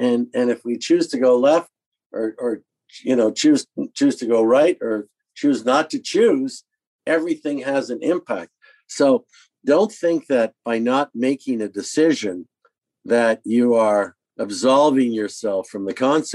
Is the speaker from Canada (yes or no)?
yes; Canada; What's amazing to me as a Canadian is that Joe Biden is now calling out for all adults to be done by May 1st in the United States. And, you know, we're still somewhere deep in our own end zone in Canada.